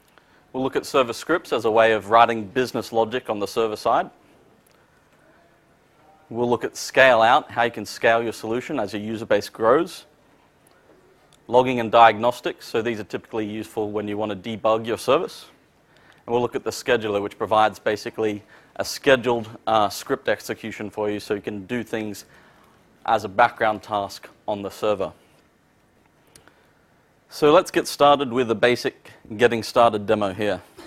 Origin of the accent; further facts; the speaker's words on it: Australia; Okay, I'm from Australia, so thank you for having me back down this side of the world.